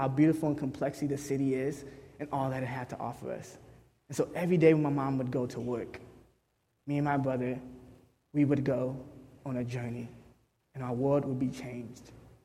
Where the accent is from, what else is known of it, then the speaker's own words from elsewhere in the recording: Los Angeles, California, United States; That as city kids growing up in Los Angeles, all we knew was what we seen around us.